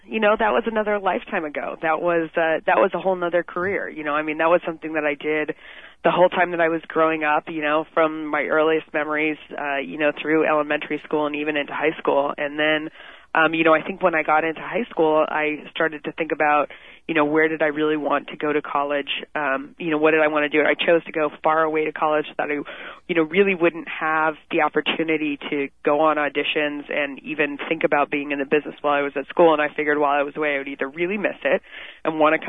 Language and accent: English; Los Angeles, California, United States; When you grow up in L.A. or anywhere around L.A., and I'm from the Valley, the Valley girl